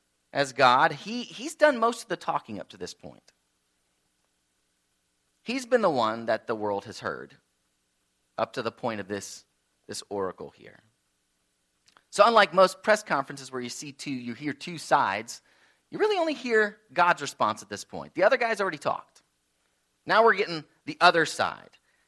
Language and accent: English; Indiana, United States; Yeah, you know, growing up, you know, I was from Indiana.